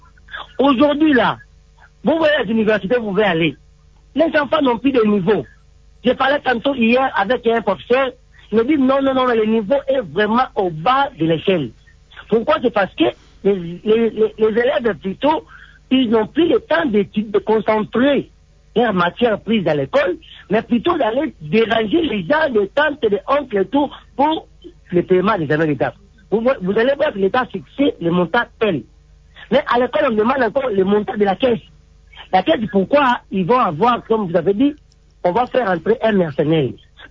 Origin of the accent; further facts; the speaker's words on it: Mbandaka, Équateur, DR Congo; mais particulièrement ici chez nous en Mandaka